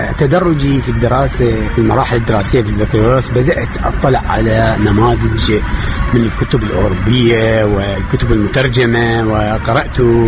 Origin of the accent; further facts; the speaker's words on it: Baghdad, Baghdad Governorate, Iraq; نشأت في الحارات والمناطق الشعبية في بغداد كالكثيرين، ومن أسرة متوسطة الحال